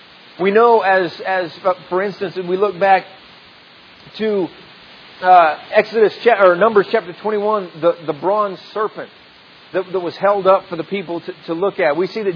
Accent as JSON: {"language": "English", "region": "Oklahoma", "country": "United States", "said": "our family, like, you know, you all know, we come from Oklahoma."}